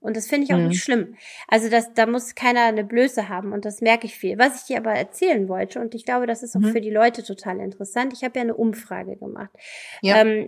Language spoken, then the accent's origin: German; Solingen, North Rhine-Westphalia, Germany; ich komme ja aus Solingen in NRW